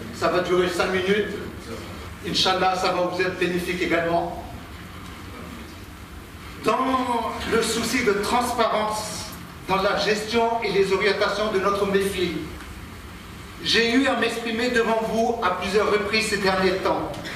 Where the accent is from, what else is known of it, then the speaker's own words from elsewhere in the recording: France; écoutez, vous me surprenez parce que chez nous en France